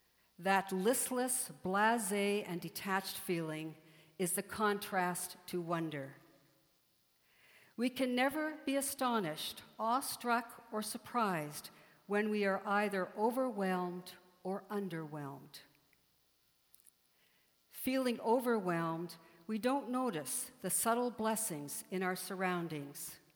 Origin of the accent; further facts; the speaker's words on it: Nova Scotia, Canada; I grew up in Nova Scotia, and we had the ability to skate on the ponds in the winter, and they would freeze.